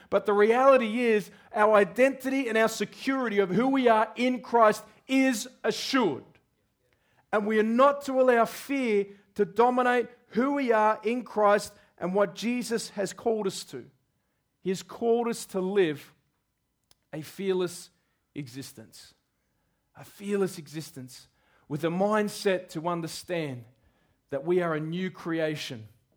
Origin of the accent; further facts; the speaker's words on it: Albury, New South Wales, Australia; moved away as an adult; also born or lived in Wodonga; I grew up in the region. As a young man, I grew up in Albury, Wodonga, in that whole part of the world. And then at 19, I couldn't wait to get out of there.